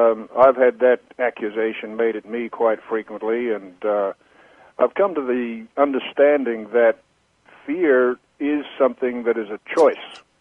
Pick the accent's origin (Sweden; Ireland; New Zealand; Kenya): New Zealand; now in United States; my background is that I'm from New Zealand. I've lived in the States for about 20 years now.